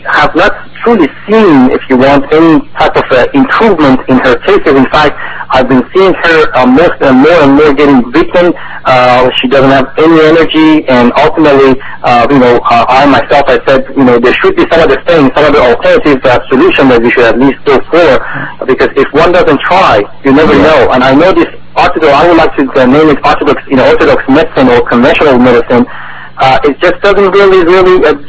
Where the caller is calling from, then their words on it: San Diego, California, United States; Well, I am an engineer in telecommunications, and we live in North County, San Diego.